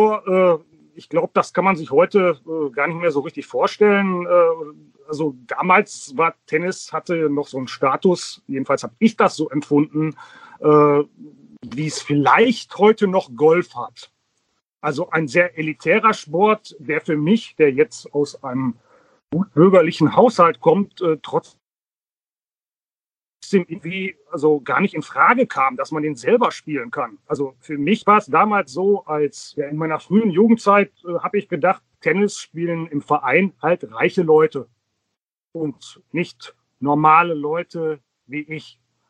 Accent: Förde, Germany; also born or lived in Duisburg; Ich bin in Duisburg geboren, aber mit meinen Eltern zusammen schon 1975, also als ich ungefähr 2 war, hier nach Förde gezogen.

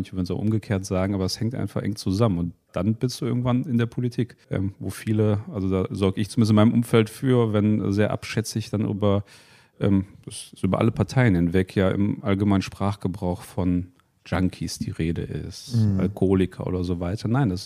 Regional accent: Ukraine; now in Germany; Ich bin in einem sehr politischen Haushalt aufgewachsen. Ich komme ja ursprünglich aus der Ukraine. Meine Eltern sind in der Sowjetunion groß geworden, sozialisiert worden. Und als wir eben nach Deutschland kamen

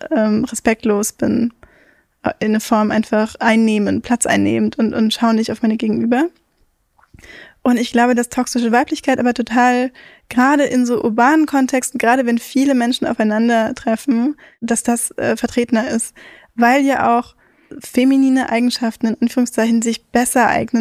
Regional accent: West Germany, Germany; und ich bin jetzt in Westdeutschland aufgewachsen

